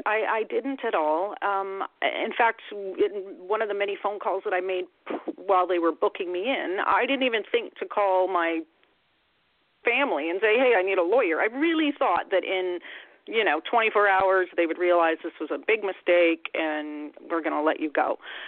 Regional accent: Canada; now in United States; as a Canadian citizen operating in the U.S. under an investor visa

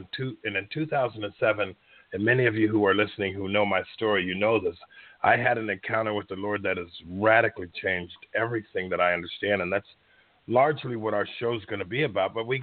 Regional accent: Rochester, New York, United States; I'm the kid from New York, the ghettos of upstate Rochester, New York

